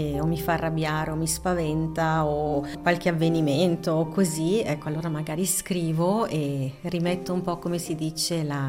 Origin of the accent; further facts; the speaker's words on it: Morbio Inferiore, Ticino, Switzerland; Io sono cresciuta a Morbio Inferiore, zona Balbio, ed eravamo tantissimi bambini.